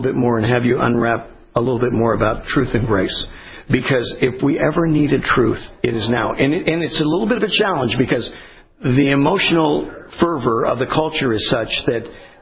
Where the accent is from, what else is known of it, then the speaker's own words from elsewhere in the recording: California, United States; I mean, I was born and raised in California.